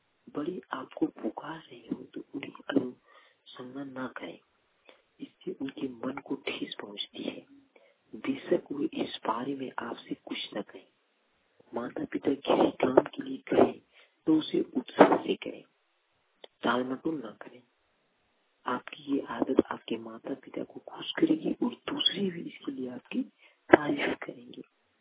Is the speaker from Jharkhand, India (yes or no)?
yes; Deoghar, Jharkhand, India; मैं ग्राम पंचायत में रहता हूँ, सिटी जिला देवघर का निवासी हूँ